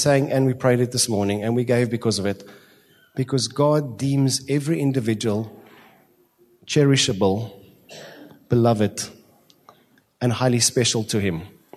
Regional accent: South Africa; Then you say, I come from South Africa.

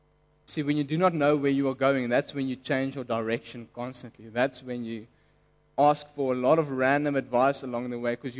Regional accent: Johannesburg, Gauteng, South Africa; Very young, I know, but hey, we grew up in Joburg.

